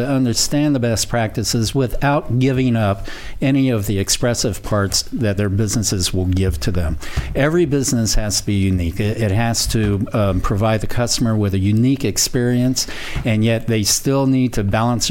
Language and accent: English; Santa Barbara, California, United States; Originally, I'm from Santa Barbara, California.